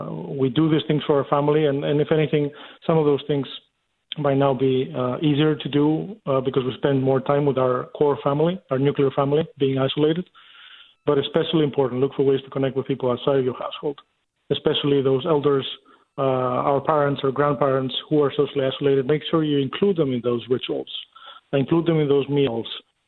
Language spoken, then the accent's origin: English; Greece; In my home country, I come from Greece